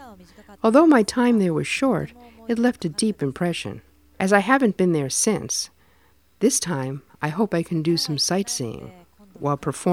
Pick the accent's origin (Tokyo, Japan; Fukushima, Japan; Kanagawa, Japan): Fukushima, Japan; Aizu; Aizu is the name of the place where I was born and raised in Fukushima Prefecture.